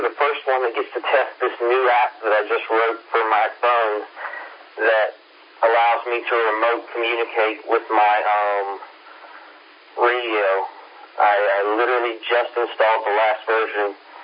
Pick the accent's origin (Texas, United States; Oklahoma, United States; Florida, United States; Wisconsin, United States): Florida, United States; I'm lucky. I'm from Florida. My family still has a house. My parents still have a house in Lakeland, which is just outside of Orlando.